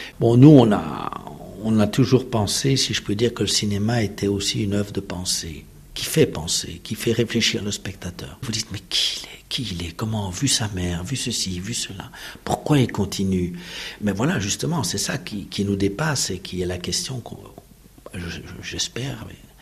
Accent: Belgium; Oui, on vient de Belgique et de Cannes.

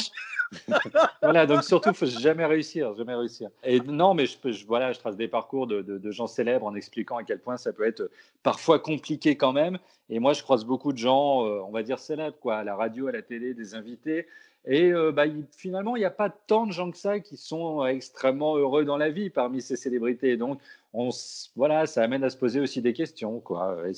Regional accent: Brittany, France; Surtout quand on est breton et tout, donc il y a un côté identitaire et tout qui est chouette.

